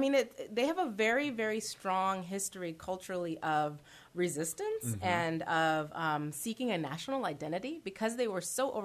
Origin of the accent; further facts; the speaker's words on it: California, United States; I mean, I come from California where you'll talk to everybody who will make eye contact.